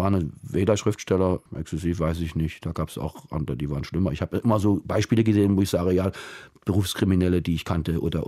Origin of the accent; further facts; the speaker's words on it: Halle, Saxony-Anhalt, Germany; born there; now in Leipzig, Germany; Also da bleibe ich doch lieber in Leipzig. Halle, an der Saale, wo ich geboren bin.